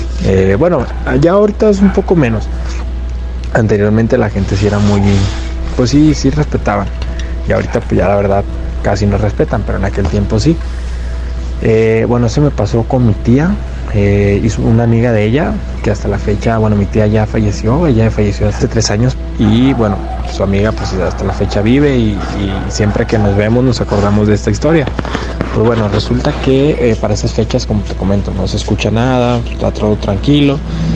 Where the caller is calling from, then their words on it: Guadalajara, Jalisco, Mexico; hablo de Guadalajara, Jalisco.